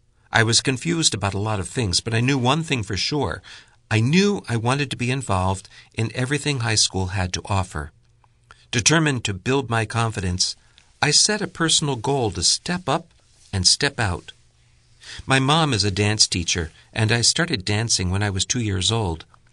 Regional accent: Salt Lake City, Utah, United States; born or raised there

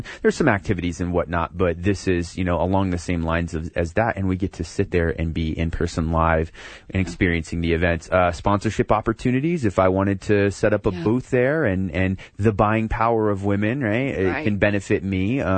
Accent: Albuquerque, New Mexico, United States; And I'm really proud to call Albuquerque my hometown.

